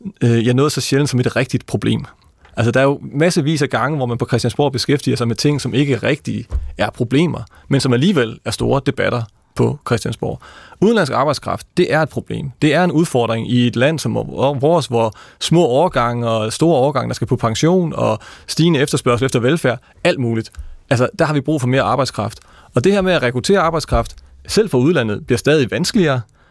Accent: Hjørring, North Denmark Region, Denmark; now in Copenhagen, Denmark; Altså, jeg vil gerne sige, jeg kommer fra Hjørring.

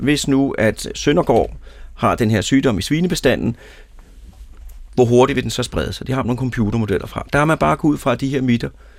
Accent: Lyngby, Capital Region of Denmark, Denmark; Og vores hus, mit barndomshjem, det lå lige midten af den kile.

